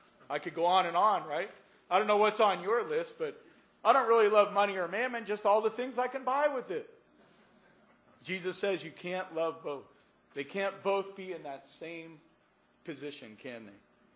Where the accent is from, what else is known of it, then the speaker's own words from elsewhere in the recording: Pennsylvania, United States; now in California, United States; I was blessed to be raised, born and raised in Pennsylvania. I love those Pennsylvania cornfields.